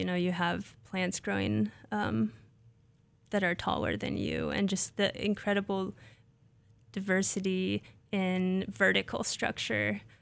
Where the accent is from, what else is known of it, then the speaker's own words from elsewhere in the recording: Nebraska, United States; And I grew up in Nebraska. I did my master's there, but worked in Ohio.